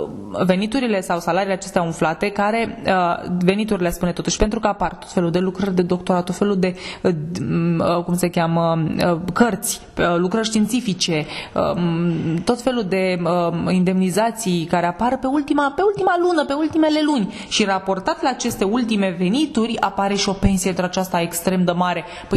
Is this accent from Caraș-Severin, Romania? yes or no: no; Bucharest, Romania; sunt bucureșteancă